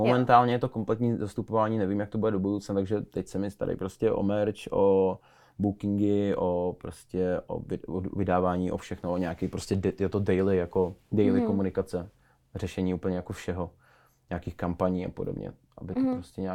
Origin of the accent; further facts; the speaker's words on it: Ústí nad Labem, Ústí nad Labem Region, Czechia; pak jsme vlastně zjistili, že jsme oba z Ústí